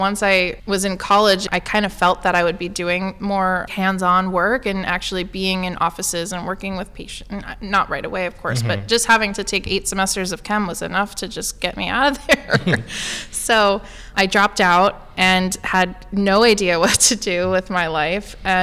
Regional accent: New York, United States; moved away as an adult; my goal really was just to move as far away from my hometown in New York as I possibly could, as any 21-year-old would want.

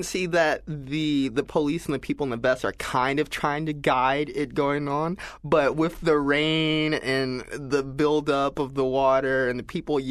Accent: Columbus, Georgia, United States; I think that growing up in the South, definitely, Columbus, Georgia, I was never too far away from civil rights knowledge.

